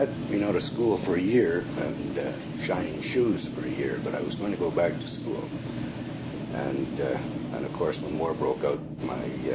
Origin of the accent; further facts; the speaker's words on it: Winnipeg, Manitoba, Canada; I was brought up in St. Patel, attended schools there